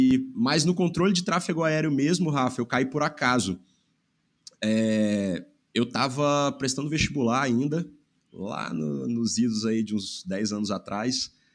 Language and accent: Portuguese; Vitória, Espírito Santo, Brazil; Eu sou nascido e criado aqui em Vitória, mas já viajei aí alguns lugares do planeta.